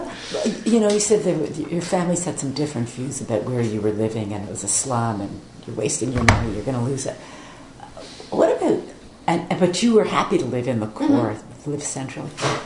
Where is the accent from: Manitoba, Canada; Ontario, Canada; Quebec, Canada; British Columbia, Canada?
Quebec, Canada; Montreal; also born or lived in California; You know, I grew up in Montreal. There was one library with English books. It was on Dorchester.